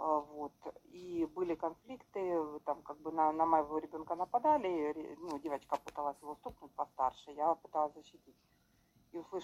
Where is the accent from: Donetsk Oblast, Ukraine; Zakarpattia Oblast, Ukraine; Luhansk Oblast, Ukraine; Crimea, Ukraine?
Luhansk Oblast, Ukraine; Sverdlovsk; Мы из Сверодловска. Это Луганская область.